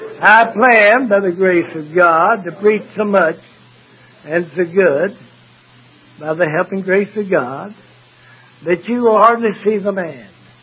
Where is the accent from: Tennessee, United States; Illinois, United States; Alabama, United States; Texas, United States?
Texas, United States; Midland; born there; I was born in Midland, Texas, July the 19th, 1912.